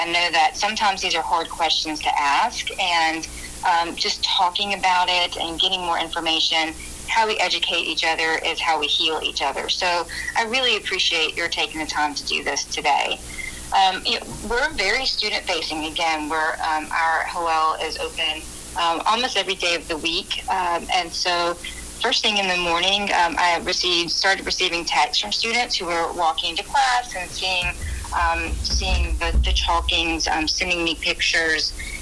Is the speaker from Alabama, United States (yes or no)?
yes; Montgomery, Alabama, United States; I grew up in Montgomery, Alabama. My whole family is Jewish